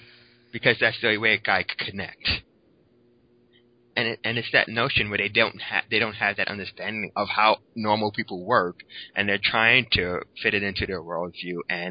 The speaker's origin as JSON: {"language": "English", "town": "New York City", "region": "New York", "country": "United States", "tie": "born or raised there", "said": "one of the greatest things for me was growing up in New York City"}